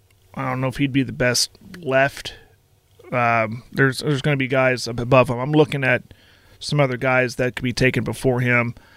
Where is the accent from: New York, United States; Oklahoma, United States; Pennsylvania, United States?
Oklahoma, United States; okay, well, I'm from Western Oklahoma, you know.